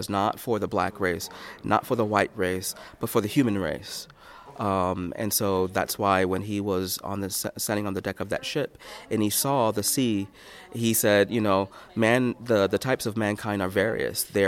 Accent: Rochester, New York, United States; Well, first of all, I came from Rochester, New York, and so Frederick Douglass was there for the majority of his adult life

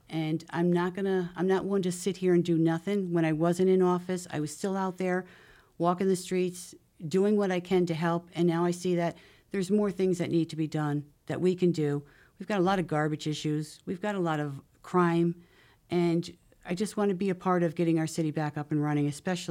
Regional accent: Troy, New York, United States; I was born here in Troy, grew up in South Troy from a family of 10.

